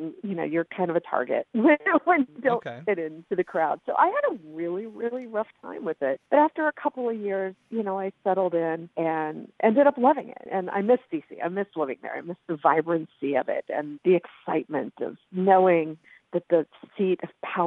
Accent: Colorado, United States; now in Nashville, United States; I come from Colorado. I grew up in the mountains, and, you know, we didn't have a lot to do there other than, you know, hang out outside.

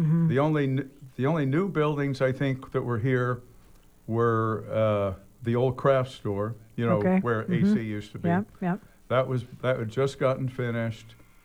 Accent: Jacksonville, Florida, United States; moved away as an adult; I grew up in Florida. In Jacksonville, Florida.

